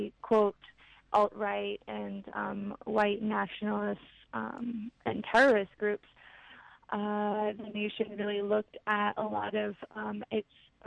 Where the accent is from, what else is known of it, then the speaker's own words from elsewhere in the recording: White River, Arizona, United States; I'm a White Mountain Apache and from the Eagle Clan, born of the Whitewater people. And I am from White River, Arizona, and I'm happy to be here.